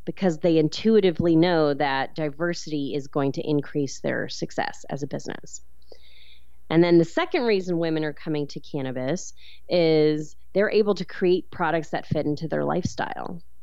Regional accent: Oregon, United States; also born or lived in Bay Area, United States / New York City, United States; I grew up in Oregon. I went to the University of Oregon for college. I lived in the Bay Area, New York City.

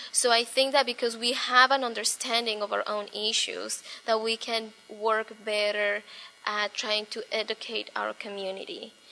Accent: Newberg, Oregon, United States; I'm from Newburgh, Oregon, and I am 29 years old.

